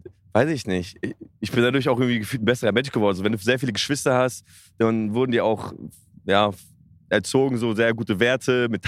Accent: Poland; born there; ich bin tatsächlich in Polen geboren.

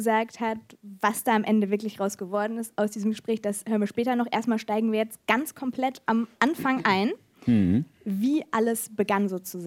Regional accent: West Germany, Germany; born there; Also ich bin 94 geboren im Westen, habe auch keinerlei Verbindung gehabt in die DDR durch familiäre Zusammenhänge oder so.

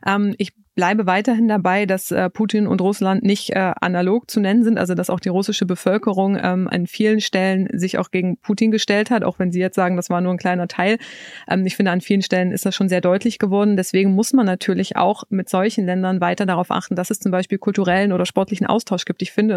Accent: Saxony-Anhalt, Germany; Also ich komme ja selber aus Sachsen-Anhalt. In meinem Dorf früher

